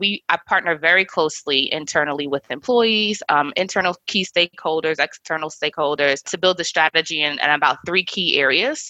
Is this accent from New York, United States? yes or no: yes; New Rochelle, New York, United States; I am from New Rochelle, New York. I am a Delaware State graduate, proud HBCU grad, and a Muslim American.